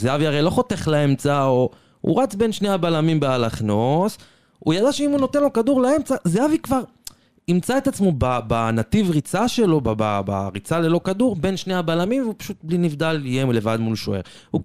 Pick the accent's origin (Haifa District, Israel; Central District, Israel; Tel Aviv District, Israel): Central District, Israel; Petah Tikva; אני מפתח תקווה